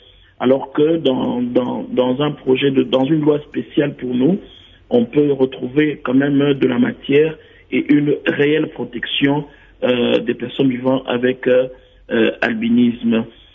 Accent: DR Congo; qui font la fierté de notre pays en tant que Congolais

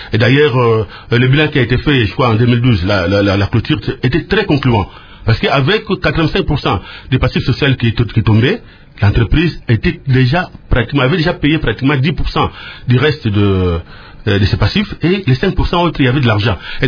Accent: DR Congo; nous nous disons quand même nous aussi que nous sommes des Congolais.

